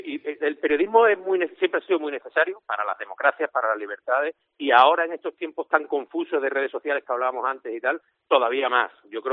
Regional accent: Cádiz, Andalusia, Spain; Yo soy muy crítico con el gaditano, empezando por mí, que soy de Cádiz.

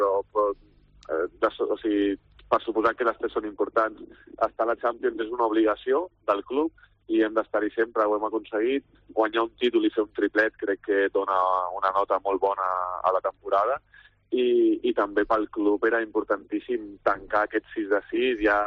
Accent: Montcada i Reixac, Catalonia, Spain; he tornat a casa, estic vivint al meu poble, a Montcada, amb la meva gent

